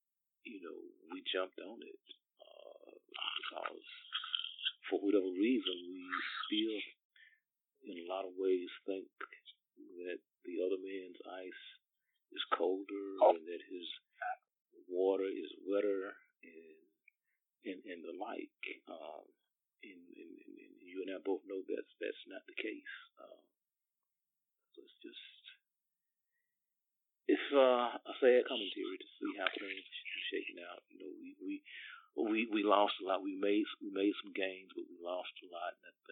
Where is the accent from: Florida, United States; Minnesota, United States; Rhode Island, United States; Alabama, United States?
Alabama, United States; Union Springs; I know in my hometown, Union Springs, Alabama, there used to be, you know, several black businesses